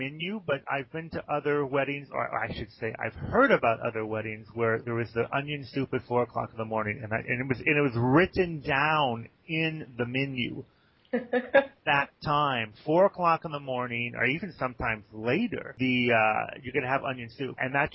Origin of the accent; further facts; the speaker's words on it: United States; now in France; That's one thing I've always noticed, that I'm always introduced as the American, even though I have citizenship.